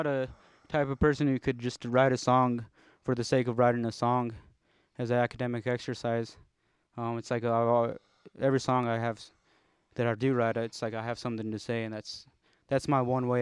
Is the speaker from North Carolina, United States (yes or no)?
no; Alamosa, Colorado, United States; I recorded with some of my mentors growing up in Alamosa